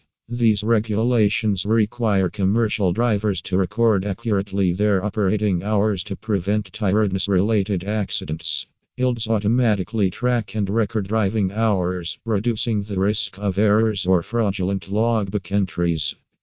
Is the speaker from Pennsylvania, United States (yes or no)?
yes; Pennsylvania, United States; from Pennsylvania and USA.